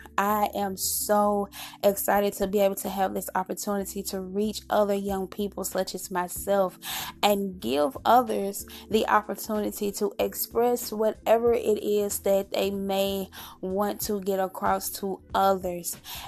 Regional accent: Arkansas, United States; I'm 29 years old. I'm from Arkansas.

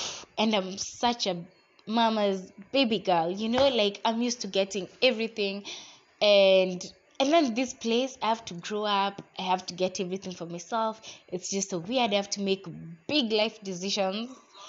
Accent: Nairobi, Kenya; It's just that I'm from Nairobi.

